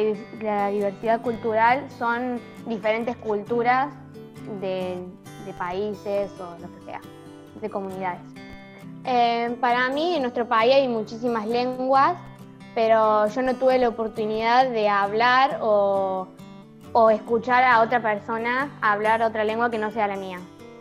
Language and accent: Spanish; Villa María, Córdoba, Argentina; soy de Villa María, Córdoba, voy a sexto grado a la Escuela Normal Víctor Mercante.